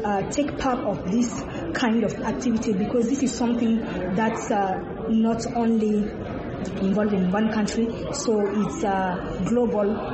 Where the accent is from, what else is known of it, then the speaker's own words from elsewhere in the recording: Mali; English is a second language; I'm from Mali, West Africa.